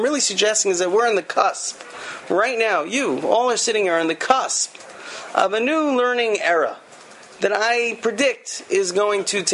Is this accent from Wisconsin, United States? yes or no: no; New York City, New York, United States; So, I'm from New York. Usually when there's a snowstorm, actually I'm from Manhattan, there's a snowstorm, the streets are cleared the next day.